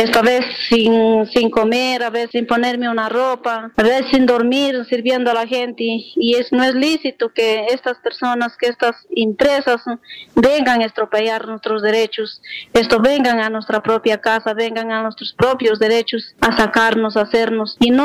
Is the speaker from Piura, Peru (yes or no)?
no; Celendín, Cajamarca, Peru; Como somos peruanos, cajamarquinos, celendinos